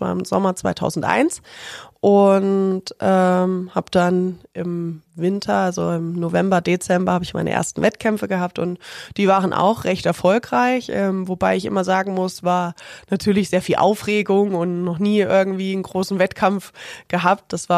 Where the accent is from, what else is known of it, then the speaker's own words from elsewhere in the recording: Ilmenau, Thuringia, Germany; In der Stadt, wo ich aufgewachsen bin, Ilmenau ist die mit einer der erfolgreichsten Rodel- und Bobstädte der ganzen Welt